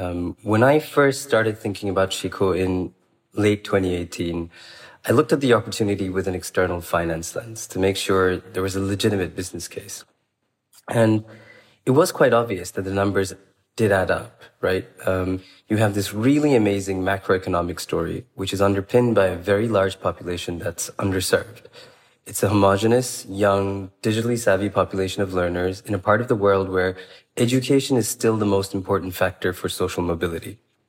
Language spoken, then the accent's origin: English; Bangladesh; Well, first of all, Bangladesh is in many ways home. I grew up in Bangladesh, so I've always wanted to eventually go back